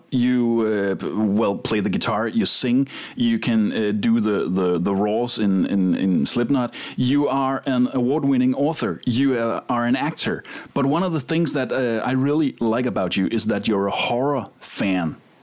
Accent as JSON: {"language": "English", "country": "Denmark", "second_language": "English", "said": "Well, I'm from Denmark, so the U.S. is pretty far away."}